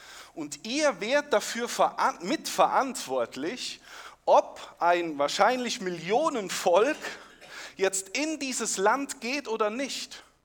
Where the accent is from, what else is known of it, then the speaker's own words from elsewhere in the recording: Rhineland-Palatinate, Germany; Bei uns im Westerwald ist das so, dass wenn jemand ein gewisses Alter erreicht hat, kommt sogar der Bürgermeister zum Gratulieren.